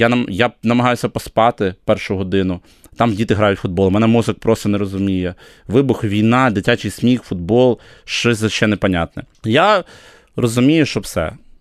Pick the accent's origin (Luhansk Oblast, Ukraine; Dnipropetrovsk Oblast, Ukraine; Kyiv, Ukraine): Kyiv, Ukraine; Це моє рідне місто, я тут народився, виріс.